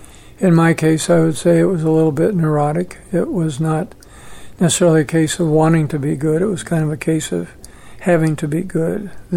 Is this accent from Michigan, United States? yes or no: no; Hastings, Nebraska, United States; So I eventually went to Hastings College, which was a small college here in my hometown.